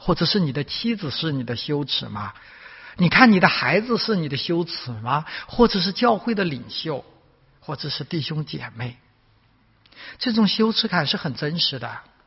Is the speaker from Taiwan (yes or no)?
no; China; 作为华人，作为从大陆来的牧师，